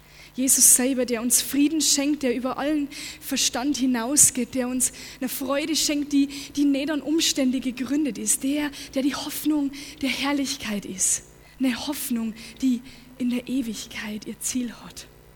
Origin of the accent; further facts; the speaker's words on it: Dickendorf, Rhineland-Palatinate, Germany; Ich weiß nicht, ich komme aus Dickendorf, ja.